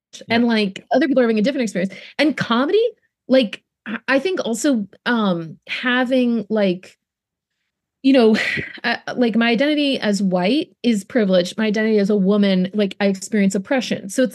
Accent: Durham, North Carolina, United States; growing up in Durham, which is 52% black

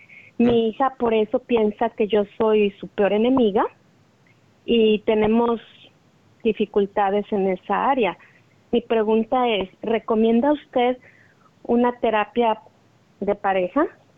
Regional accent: Mexico; yo fui criada en México con una educación un poco estricta por parte de mi papá.

